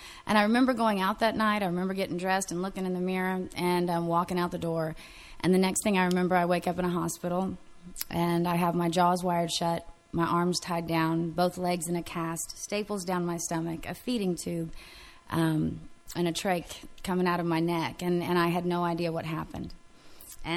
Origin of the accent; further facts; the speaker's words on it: San Antonio, Texas, United States; I'm from San Antonio. It's a bigger city, but not too far from Kerrville, and come from a great home, wonderful family